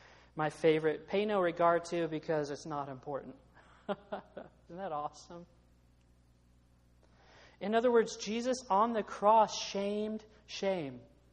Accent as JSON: {"language": "English", "country": "United States", "said": "at least for me as an American."}